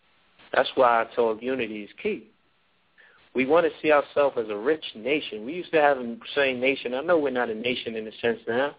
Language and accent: English; India; You see many different type of village restaurants or places where you could get gas, though I'm Indian.